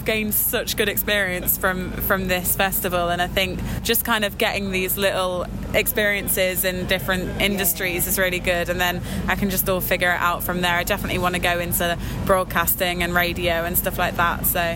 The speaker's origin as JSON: {"language": "English", "region": "East Midlands", "country": "United Kingdom", "lives_now": "Sheffield, United Kingdom", "said": "I came from Leicestershire, and I did my undergrad at Nottingham"}